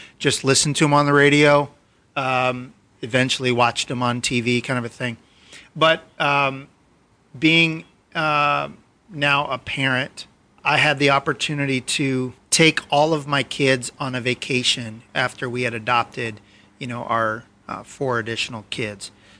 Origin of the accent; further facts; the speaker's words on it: Vermont, United States; So I grew up in Vermont, so New England sports and all that kind of.